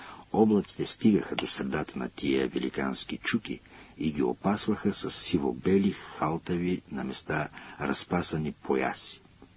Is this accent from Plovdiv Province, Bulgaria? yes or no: yes; Yavrovo, Plovdiv Province, Bulgaria; край моето родно село Яврово в Родопите.